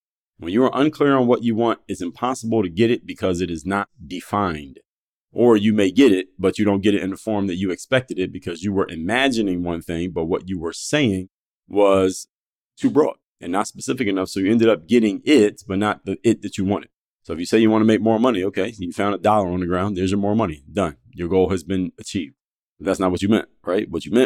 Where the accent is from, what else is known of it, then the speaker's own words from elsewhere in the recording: Philadelphia, Pennsylvania, United States; because I'm from Philadelphia. I know a lot of New Yorkers